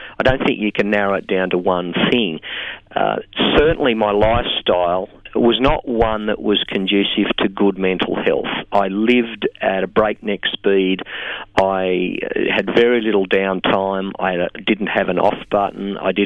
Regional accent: Singleton, New South Wales, Australia; I grew up in the Hunter Valley in a town called Singleton. And I thought for a long time that's what I might do for career. My dad was a dairy farmer and I was there until I was 18.

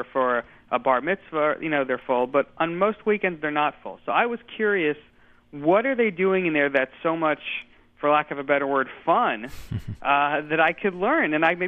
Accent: Bible Belt, United States; growing up in the Bible Belt in the United States, there are churches on every street corner

